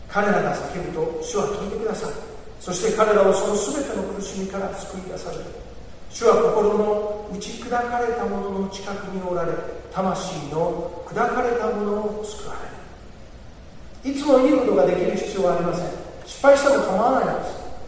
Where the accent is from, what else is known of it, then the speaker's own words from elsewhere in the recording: Kokura, Fukuoka, Japan; 九州ですか、私小倉ですよって言ったら